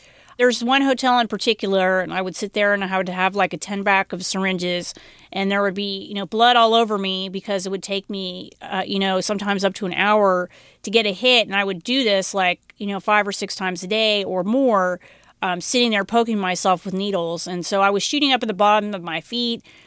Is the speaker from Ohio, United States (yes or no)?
yes; Cincinnati, Ohio, United States; moved away; Well, when I came from Cincinnati, Ohio, there was absolutely no